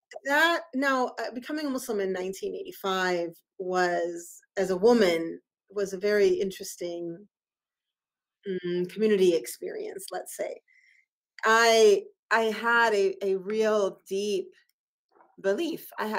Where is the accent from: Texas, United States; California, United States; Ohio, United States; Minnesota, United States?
Minnesota, United States; born there; So I'm here in Minnesota right now, and I started out here. So I was born in Minnesota. I went to suburban high school.